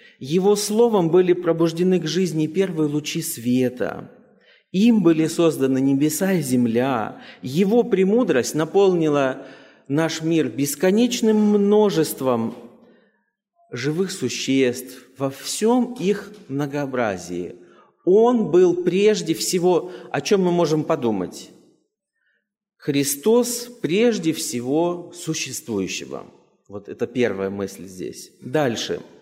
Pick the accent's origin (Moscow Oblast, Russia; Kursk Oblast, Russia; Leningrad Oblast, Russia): Kursk Oblast, Russia; Zheleznogorsk; Я приехал из соседнего объединения, из Курско-Рязанского, из города Железногорска.